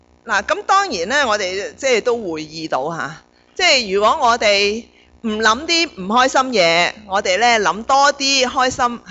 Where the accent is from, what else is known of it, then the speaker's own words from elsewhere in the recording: China; 我们中国人有些智慧，我们说人生呢不如意事十常八九